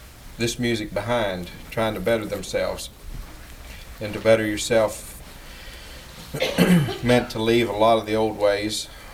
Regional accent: West Virginia, United States; I grew up in Pocahontas County, about 60 miles south of here.

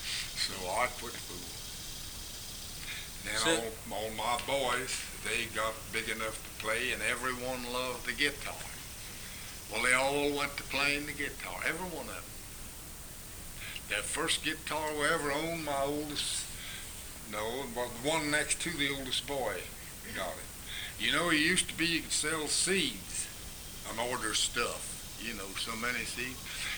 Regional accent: West Virginia, United States; The rest of Webster County, that's right. Born and raised there.

